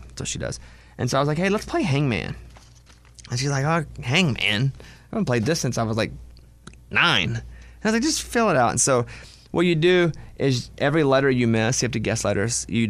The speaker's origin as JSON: {"language": "English", "region": "Arkansas", "country": "United States", "tie": "born or raised there", "said": "And for me, it's tough because I grew up in Arkansas."}